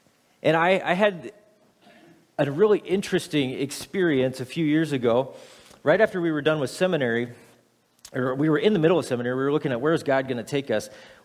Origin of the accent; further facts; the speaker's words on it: Nebraska, United States; I was raised in Nebraska, and I had no idea it was there.